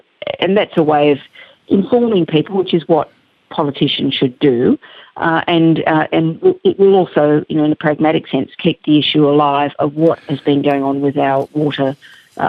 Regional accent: Australia; I just really want to find out, as Australian people do, why this has happened.

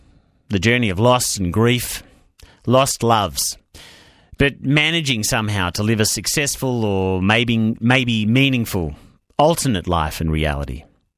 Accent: Melbourne, Victoria, Australia; I grew up in Melbourne and lived in housing commission flats. Like your average migration story, things were so tricky for my parents. New language, new rules.

